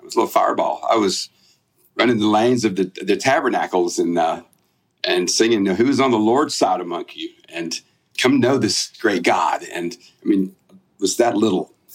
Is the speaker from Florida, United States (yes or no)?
no; Alabama, United States; It's so crazy because I grew up in South Alabama.